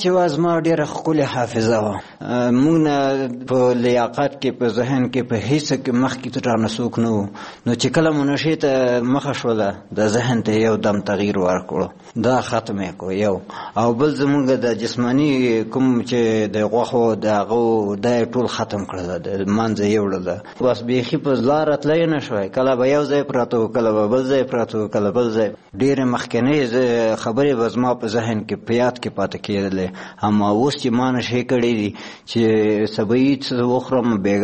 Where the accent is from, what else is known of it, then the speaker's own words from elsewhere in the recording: Logar, Afghanistan; او زه اوسیدونکی د لوګر د ولایت یم زه چې ما خپل 15 کلن یم